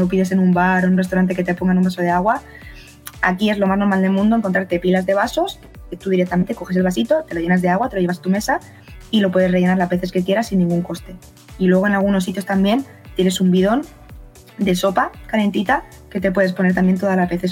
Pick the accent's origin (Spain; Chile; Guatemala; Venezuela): Spain; Nosotros como españoles, pues la primera vez que lo ves dices, no me acerco ahí